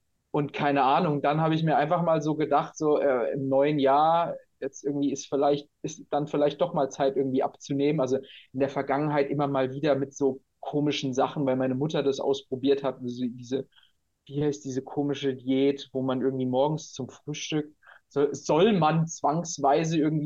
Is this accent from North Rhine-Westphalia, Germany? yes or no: no; Rhineland-Palatinate, Germany; Ich komme ja aus der Pfalz